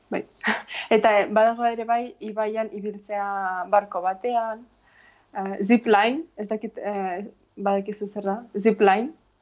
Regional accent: Ivankiv, Kyiv Oblast, Ukraine; Basque is a second language; moved away; leno, bizi nintzen, Iban Kiben, berez han jaio nintzen

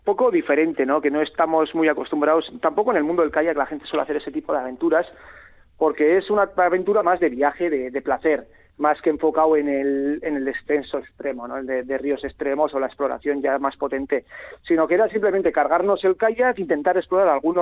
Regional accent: San Sebastián, Basque Country, Spain; yo soy de San Sebastián, aquí en el norte, y no tenemos ríos de este tipo aquí cerca

